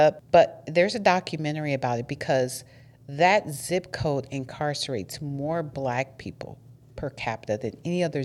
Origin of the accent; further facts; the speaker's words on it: Milwaukee, Wisconsin, United States; I'm from Milwaukee.